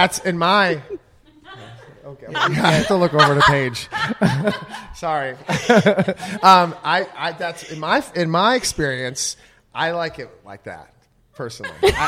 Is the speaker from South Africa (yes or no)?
no; Midwest, United States; But no, I'm from the Midwest. I can't wait to be a dad.